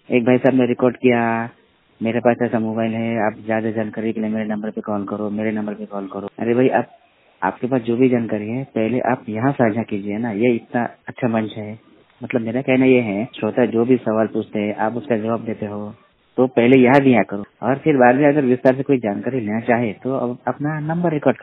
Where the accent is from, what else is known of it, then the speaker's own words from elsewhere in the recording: Yavatmal, Maharashtra, India; मैं जिला यवतमाल से हूँ, महाराष्ट्र से